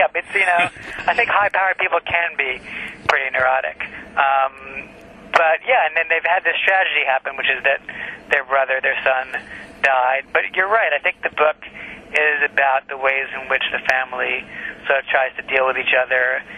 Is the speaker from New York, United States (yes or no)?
yes; New York City, New York, United States; I grew up on the Upper West Side, like these characters did.